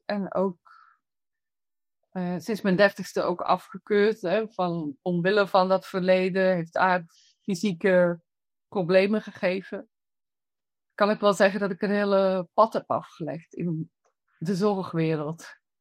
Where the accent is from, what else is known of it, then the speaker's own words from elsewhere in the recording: Belgium; moved away as an adult; now in Netherlands; ik ben 57 jaar. En zo wat 30 jaar geleden ben ik in Nederland komen wonen. Want ik ben Belg.